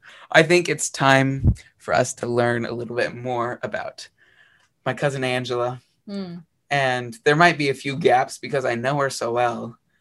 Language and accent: English; Idaho, United States; And we are two farm cousins born and raised in Idaho